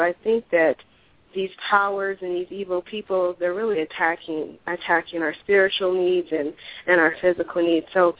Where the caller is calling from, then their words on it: Arizona, United States; I'm actually calling in from Arizona.